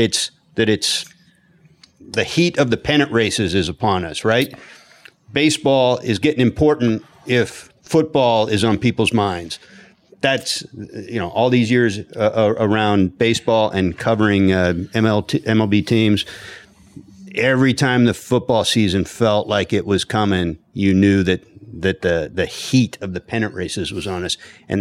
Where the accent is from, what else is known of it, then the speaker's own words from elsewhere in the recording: Seattle, Washington, United States; also born or lived in Minnesota / Chicago; now in Cincinnati, United States; Listen, man, I grew up in Seattle. We know that. You hear more about that than you ever want to.